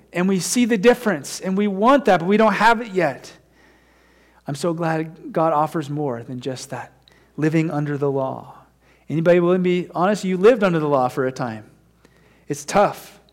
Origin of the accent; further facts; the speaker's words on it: United States; And I don't know, for me as an American, I hear the word peace